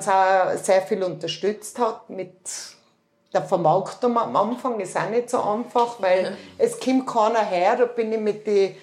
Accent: Austria; Und wie man hört, bin ich eine Österreicherin

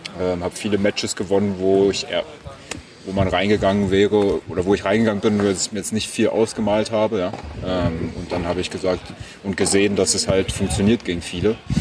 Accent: Berlin, Germany; ja, ich komme aus Berlin ursprünglich. Meine Eltern haben eine Konditorei, da bin ich groß geworden

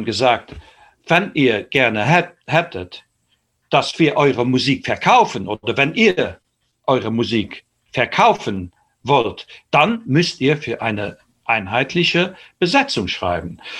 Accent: Luxembourg; bei uns in Luxemburg, wenn man in so manchen Keller von einem Blasmusikverein geht

